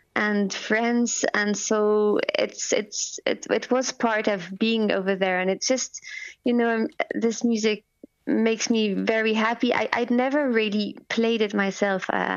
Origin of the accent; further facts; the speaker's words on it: France; I'm French, and I'm also Irish. My mother is Irish, so you know that makes me a nicer French person.